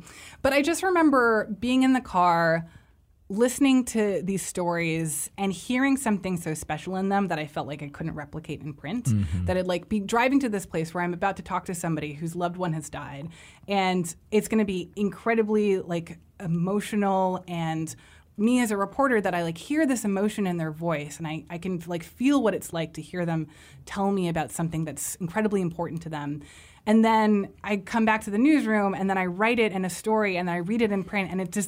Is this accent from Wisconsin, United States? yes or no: no; Miami, Florida, United States; Yeah. And so I grew up reading the Miami Herald, and I think that was part of it too.